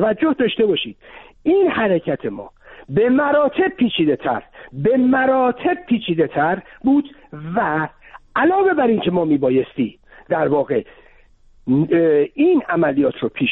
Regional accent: Iran; ما به عنوان یک ایرانی وظیفمون چیه؟

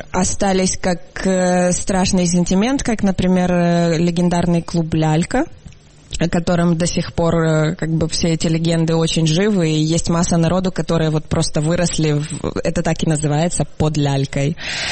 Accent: Kyiv, Ukraine; Я приехала сюда из Киева

